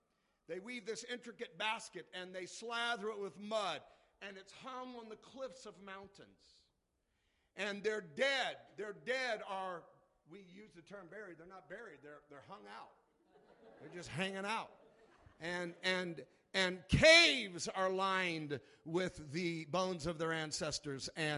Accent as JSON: {"language": "English", "town": "Pasadena", "region": "California", "country": "United States", "tie": "born or raised there", "said": "my culture is from the metro culture. I was born in L.A. I was born in Pasadena, which is East L.A. And there's a culture in L.A."}